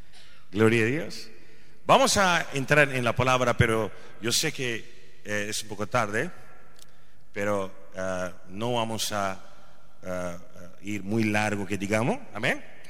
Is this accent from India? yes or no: yes; India; Spanish is a second language; nací en la India. Y cuando crecía tenía mucho interés en religiones